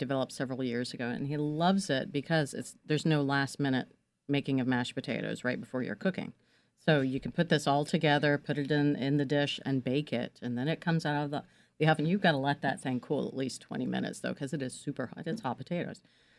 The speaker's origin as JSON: {"language": "English", "region": "West Virginia", "country": "United States", "said": "So I'm a cornbread girl, and she's Miss Sandwich Bread."}